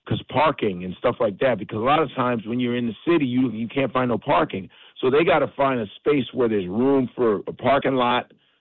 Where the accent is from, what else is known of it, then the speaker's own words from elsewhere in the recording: Chicago, Illinois, United States; I'm Nigerian. I grew up in Chicago.